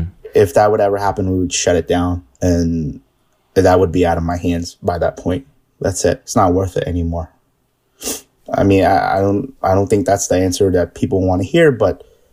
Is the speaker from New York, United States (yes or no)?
yes; New York, United States; as a New Yorker, we were just on Caviar while we were doing normal operations.